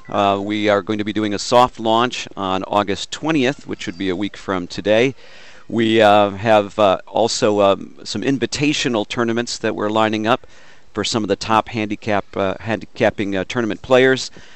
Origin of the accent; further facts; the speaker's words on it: Chicago, Illinois, United States; Being a Chicagoan that visits here every summer, Arlington Park's the home course